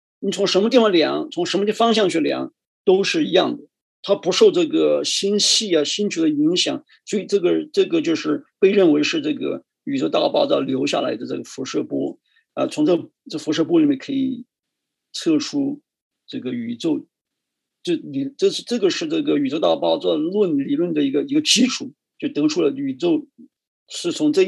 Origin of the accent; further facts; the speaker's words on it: China; 我们中国人，我好像从来没有在中国的那个文化这个书里面或小说里面或诗歌里面很少用这个新郎和勇士来形容太阳